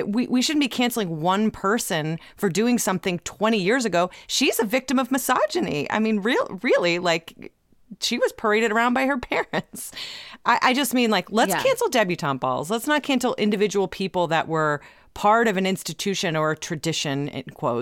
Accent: Ohio, United States; I grew up in Ohio. The internet like had just started

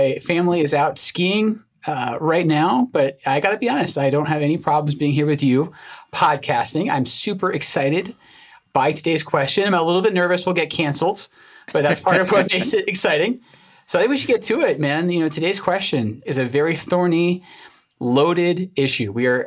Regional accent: Scotland, United Kingdom; And I'm from a different island. I'm from Scotland, and we have the second worst rate of cardiovascular disease per capita of any nation on earth.

